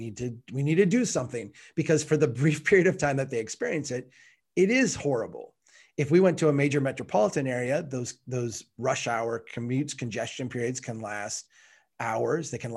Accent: Minnesota, United States; I'm from Minnesota.

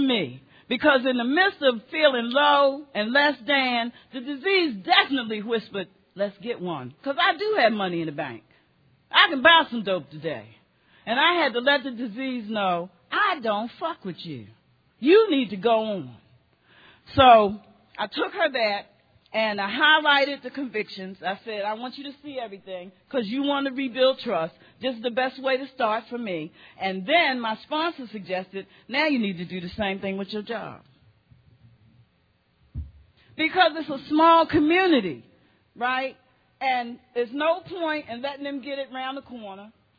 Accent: Baltimore, Maryland, United States; I'm from Baltimore, and I love seafood, and they do not have it in Kentucky.

